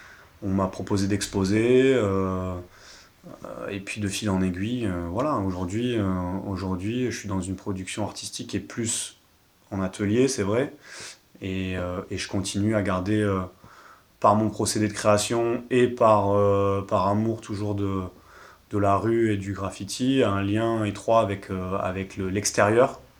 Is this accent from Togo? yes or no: no; Montpellier, Occitanie, France; Je suis né à Montpellier, en fait. Donc Montpellier, c'est ma ville. J'y ai grandi à travers les cultures urbaines